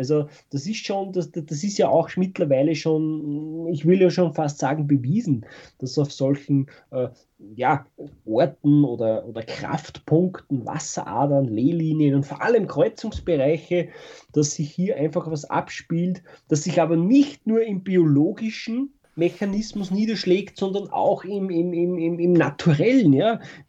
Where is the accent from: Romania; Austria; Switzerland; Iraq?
Austria; Upper Austria; Es gibt zum Beispiel bei uns in Oberösterreich auch so einen Schalenstein